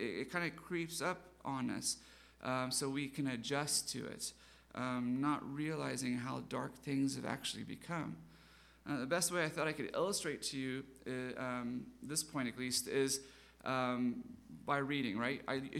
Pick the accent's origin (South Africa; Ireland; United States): South Africa; I grew up in South Africa, as you know, and we had a black and white television.